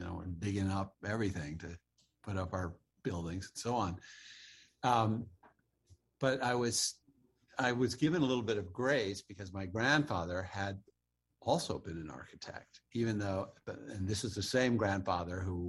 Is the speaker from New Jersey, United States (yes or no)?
no; Massachusetts, United States; I actually, as I said, I grew up in the Berkshires